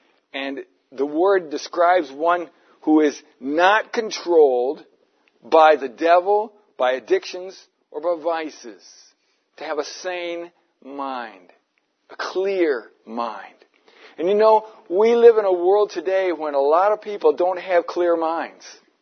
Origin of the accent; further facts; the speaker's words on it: United States; now in Australia; I don't know whether they did it here in Australia or not, but in my home country of America